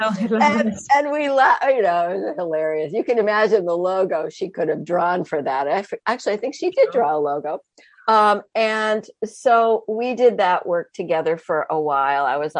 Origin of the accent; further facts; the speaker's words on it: Vermont, United States; also born or lived in New York; I was born outside of New York City, so extremely urban origins, and then grew up in a very rural environment in the state of Vermont, which is a very tiny state, but very diverse in terms of its values and very much about the independent spirit.